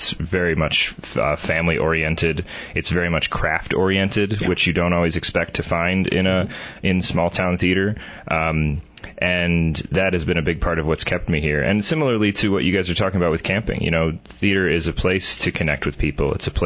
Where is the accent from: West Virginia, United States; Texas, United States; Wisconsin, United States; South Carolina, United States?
Wisconsin, United States; moved away as an adult; I'm originally from Wisconsin, a small town in southeastern Wisconsin, and came out to Arizona to study at Prescott College.